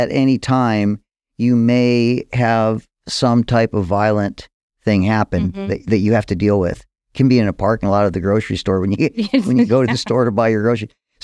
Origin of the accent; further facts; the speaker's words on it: Ohio, United States; also born or lived in Arizona / Illinois; now in Oregon, United States; I grew up in Ohio and, like I say, lived in Arizona. I've lived in Illinois. I've moved around.